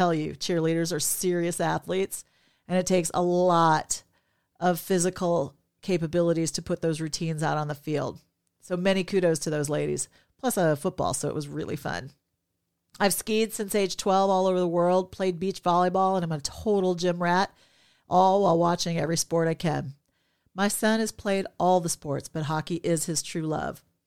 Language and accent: English; Minnesota, United States; born there; I was born in Minnesota, the state of hockey, and having lived in many states